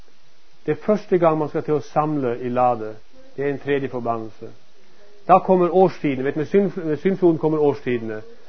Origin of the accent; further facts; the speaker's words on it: Northern Norway, Norway; jeg kommer fra Nord-Norge. Min mor var adventist, og hun trodde på skriften